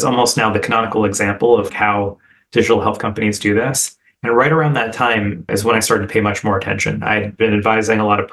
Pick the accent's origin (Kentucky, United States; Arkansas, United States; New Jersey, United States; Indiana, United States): New Jersey, United States; I'm an Indian kid from New Jersey, so I very predictably went to medical school.